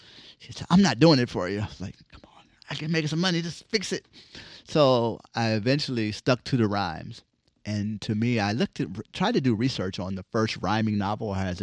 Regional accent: Los Angeles, California, United States; I'm from South Central, so I know how to, you know, do what I did.

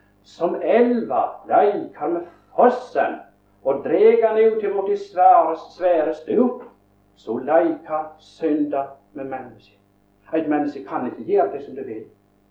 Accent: Agder, Norway; Og de sånn jeg vet ikke hjemme i Setesdalen

